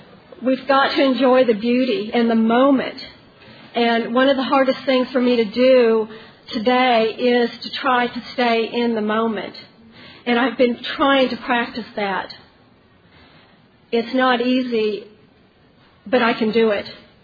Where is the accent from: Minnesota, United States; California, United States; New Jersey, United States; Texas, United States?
Texas, United States; Dallas; I'm an addict from Dallas, Texas.